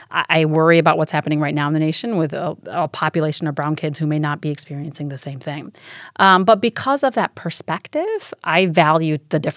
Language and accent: English; Sheffield, Yorkshire and the Humber, United Kingdom; born there; So I was born in the UK. I was born in Sheffield, England. My father was studying there.